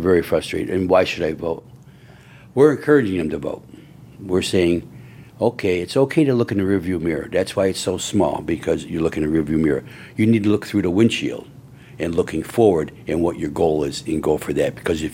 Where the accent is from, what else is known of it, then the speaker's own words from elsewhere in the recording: Binghamton, New York, United States; I'm a New Yorker, but I brought my Republican values from New York down to Georgia.